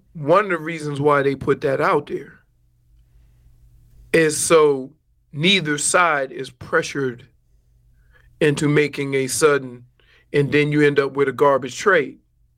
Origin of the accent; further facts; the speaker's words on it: New Orleans, Louisiana, United States; I don't look. I'm from New Orleans.